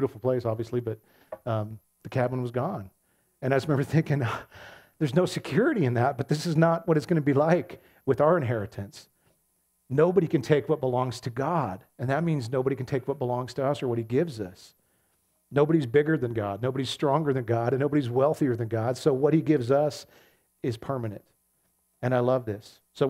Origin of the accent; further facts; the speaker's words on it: United States; I love the nation I was born into. I love being an American.